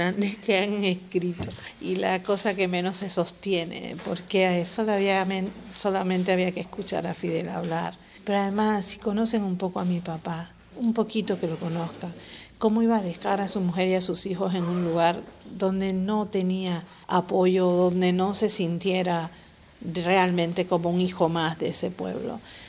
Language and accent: Spanish; Cuba; Mi mamá es la responsable directa de eso, pero también mi pueblo, porque yo me eduqué en Cuba siempre.